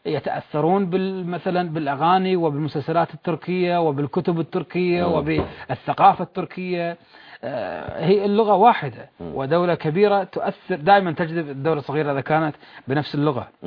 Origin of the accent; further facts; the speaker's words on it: Kuwait; نحن 3 كويتيين